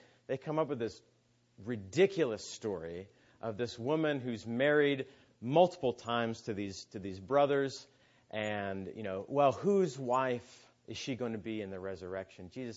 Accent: Akron, Ohio, United States; born there; I was born in Akron twice, actually. I was born at Akron General

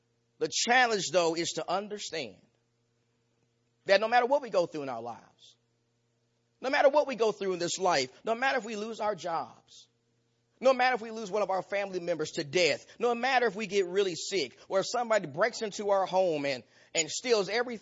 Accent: Nacogdoches, Texas, United States; sophomore in college in my hometown of Nacogdoches, Texas.

